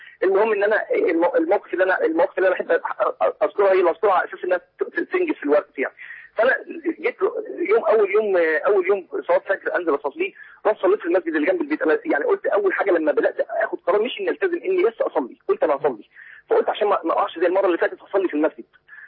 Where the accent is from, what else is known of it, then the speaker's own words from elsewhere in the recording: Saudi Arabia; احنا كنت متربى انا وانا صغير كنت في السعوديه